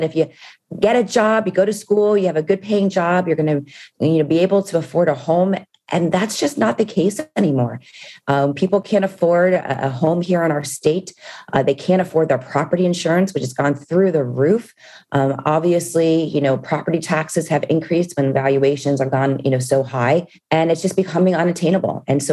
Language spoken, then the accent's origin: English; Miami, Florida, United States; And I was born and raised in Miami.